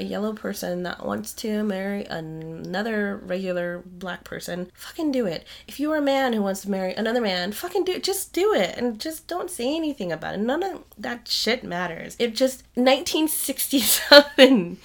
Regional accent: United States; While I am an American, I was born here, I was raised here. My bloodline goes way back to Cambodia.

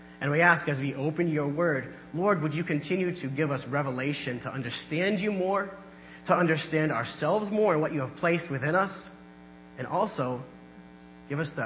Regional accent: Johnston, Rhode Island, United States; And I'm a native Rhode Islander. I grew up in Johnston, right down the street over here, attended South Attleboro Assembly of God.

